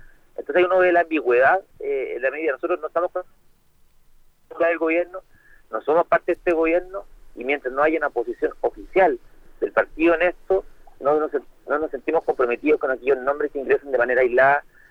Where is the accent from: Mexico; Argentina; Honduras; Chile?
Chile; Concepción, Biobío; a toda la gente de la Universidad de Concepción, que le tengo mucho cariño porque yo soy penquista.